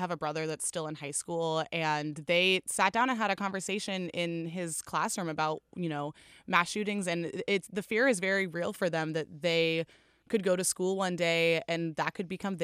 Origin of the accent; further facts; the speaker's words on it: California, United States; Now, one of my favorite parts of growing up in California is seeing the monarch butterflies every winter